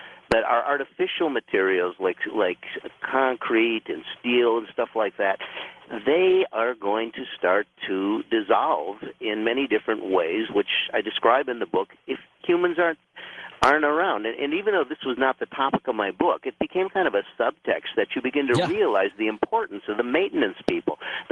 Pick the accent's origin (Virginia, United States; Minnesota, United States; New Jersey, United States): Minnesota, United States; I know, that's my hometown. I had been over that thing many times.